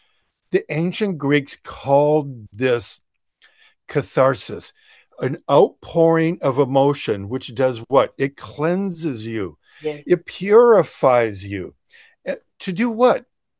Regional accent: Detroit, Michigan, United States; I grew up in Detroit, in the middle of America, the birth of Motown, the birth of … rhythm and blues.

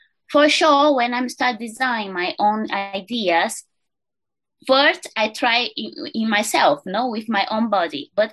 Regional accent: Canary Islands, Spain; English is a second language; also born or lived in Brazil; Okay, so I was born in Brazil. I'm Brazilian and I grew up in Canary Island.

